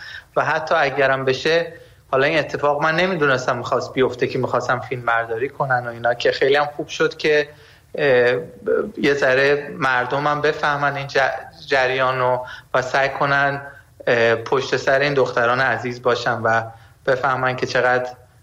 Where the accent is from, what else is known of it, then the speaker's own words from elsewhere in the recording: Sweden; ما که در اروپا بزرگ شدیم، در سوئد بزرگ شدیم و این چیزا رو میبینیم